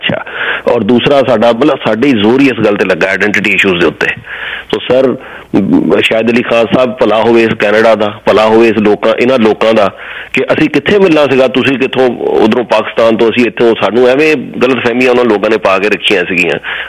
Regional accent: Jalandhar, Punjab, India; moved away; ਲੇਕਿਨ ਇਹ ਖਬਰ ਕਦੇ ਨਹੀਂ ਆਈ ਸਾਡੇ ਉੱਥੋਂ ਕਿ ਜੀ ਮਦਰਾਸ ਵਿੱਚ ਜਾਂ ਈਵਨ ਸਾਡਾ ਸ਼ਹਿਰ ਜਲੰਧਰ ਲਾ ਲਓ, ਚੰਡੀਗੜ੍ਹ ਲਾ ਲਓ

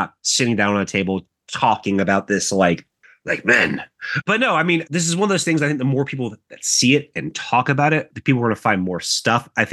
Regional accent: United States; Me, as an American born in 1984, who, you know, has never taken a Japanese history course

